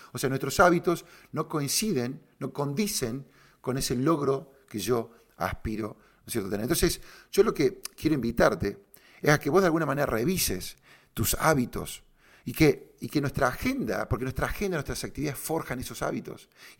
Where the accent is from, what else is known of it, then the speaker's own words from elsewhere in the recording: Córdoba, Argentina; soy un loco cordobés, tengo esta idea